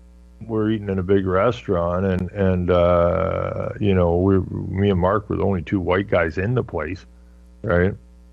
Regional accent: Canada; I'm from Canada, I'm a Canadian, and you're a Turk

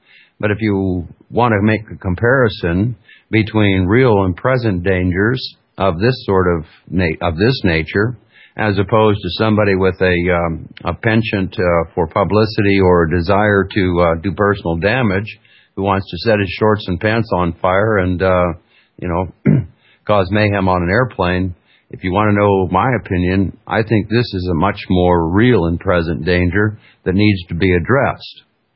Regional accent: Alaska, United States; Oh, I grew up in Alaska, folks. My father was in the military.

